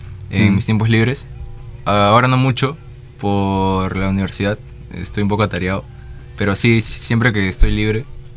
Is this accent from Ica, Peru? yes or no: yes; Chincha Alta, Ica, Peru; now in Lima, Peru; Sí, soy de Chincha.